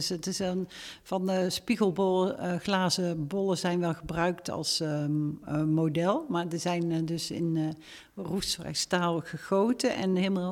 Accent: North Brabant, Netherlands; die worden ook in Brabant gemaakt waar ik vandaan kom.

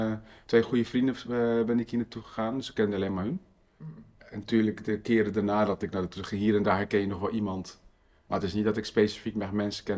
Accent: Morocco; ik ben een Marokkaan.

